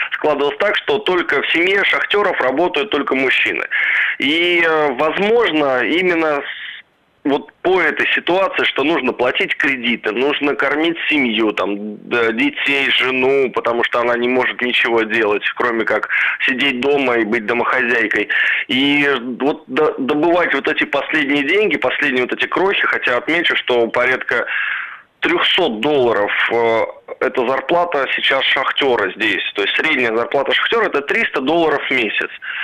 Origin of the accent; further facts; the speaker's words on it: Luhansk Oblast, Ukraine; я сам родом с Луганской области.